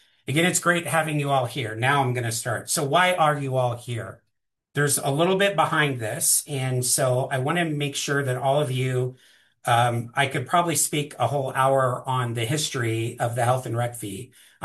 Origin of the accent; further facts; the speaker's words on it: Indianapolis, Indiana, United States; I've been here since 2018. I hail from Indianapolis, Indiana.